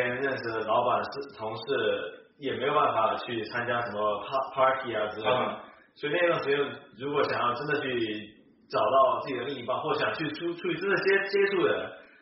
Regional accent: Chongqing, China; moved away as an adult; now in Seattle, United States; 我是重庆人，来美国2017年来的，然后来西雅图四年了

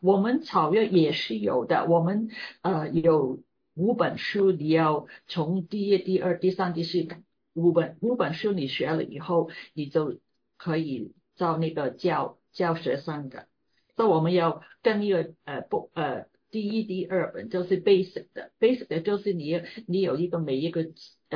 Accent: Hong Kong; Chinese is a second language; 我在香港的时候，我在香港长大，我在香港读书，在香港结婚

